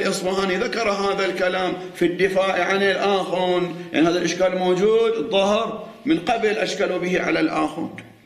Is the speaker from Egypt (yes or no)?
no; Bahrain; إحنا عندنا في البحرين عندنا أدبي علمي تجاري صناعي.